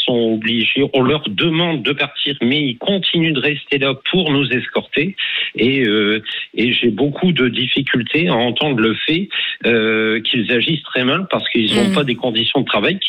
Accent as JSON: {"language": "French", "region": "Hauts-de-France", "country": "France", "said": "je viens du Nord-Pas-de-Calais, donc je suis habitué, je vais dire, à tout ça. Mais j'ai vécu des endroits comme à Roubaix, par exemple, dans le Nord-Pas-de-Calais"}